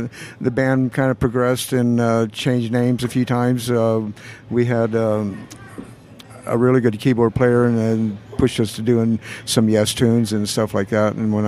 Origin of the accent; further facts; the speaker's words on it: Shreveport, Louisiana, United States; I grew up in Shreveport, Louisiana, and so I still keep up with some of those guys.